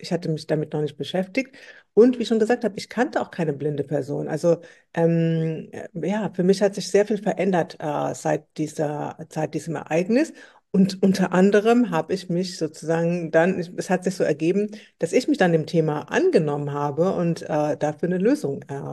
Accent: Eritrea; Die war auch aus Eritrea, so wie ich, bin auch aus Eritrea.

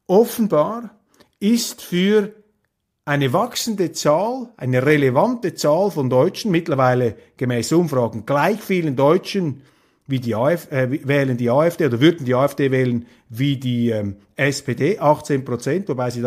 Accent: Switzerland; Für mich als Demokrat, als Schweizer

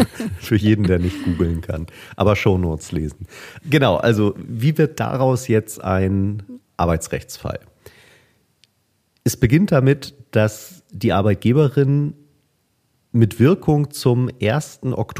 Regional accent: Hamburg, Germany; Ich als Hamburger weiß natürlich, dass die Rothosen die Spieler des HSV hier aus Hamburg sind.

